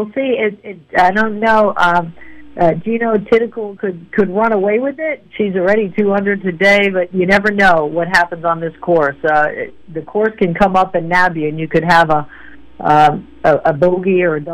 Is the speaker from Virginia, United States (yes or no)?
no; Ridgewood, New Jersey, United States; now in Upper Saddle River, United States; I'm in Upper Saddle River right now. I grew up in Ridgewood, New Jersey. I've spent a lot of time, Gary, in Bergen County, New Jersey.